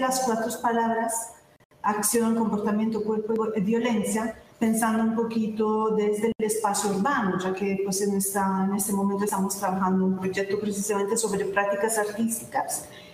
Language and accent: Spanish; Italy; Spanish is a second language; now in Bogotá, Colombia; Yo soy italiana, entonces, como extranjera que ha venido a vivir en esta ciudad